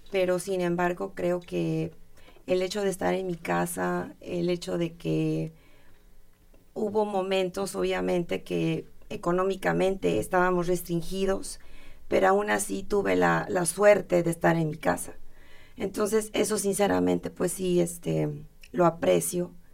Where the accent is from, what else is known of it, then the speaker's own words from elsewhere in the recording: Mexico; yo soy de México, mi esposo, como dije, es de Inglaterra